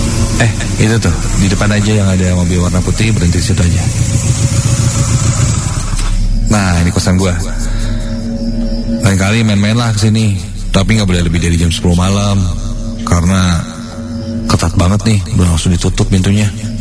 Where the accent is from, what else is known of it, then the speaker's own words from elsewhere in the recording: Jakarta, Indonesia; now in Bandung, Indonesia; Sebenarnya aku bukan berasal dari Bandung. Aku asli dari Jakarta.